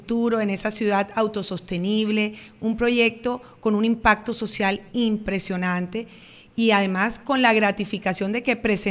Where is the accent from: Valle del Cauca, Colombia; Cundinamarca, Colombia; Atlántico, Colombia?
Atlántico, Colombia; Barranquilla; Entonces, como barranquilleros, yo creo que estamos en Emisor Atlántico para que todos conozcamos de este proyecto